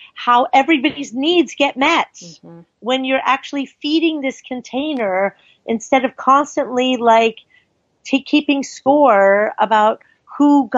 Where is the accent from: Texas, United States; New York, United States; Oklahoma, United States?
New York, United States; Long Island; I grew up in a very violent divorce before anybody divorced in my hometown in New York, Long Island